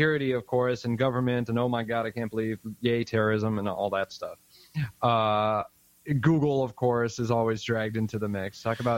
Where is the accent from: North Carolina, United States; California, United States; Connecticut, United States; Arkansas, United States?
California, United States; Because I'm from the Bay Area, but you know, I'm up here in Seahawks country